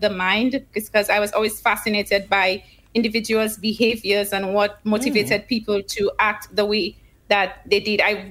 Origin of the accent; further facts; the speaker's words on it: Sauzay, Choiseul, St. Lucia; Yes, I was born in St. Lucia. I come from a very tiny community in Lafarge-Choiseul called Sauzay. I was raised in a two-parent family household and beautifully situated between two brothers